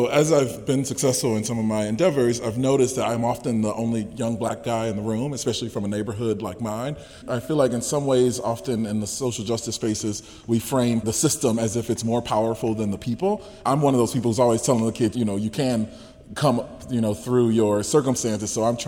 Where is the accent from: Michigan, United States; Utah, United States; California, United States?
Michigan, United States; Detroit; I'm from Detroit, and you know, you hear all the statistics coming out of there. I'm from an area where 9 out of 10 young black men end up in prison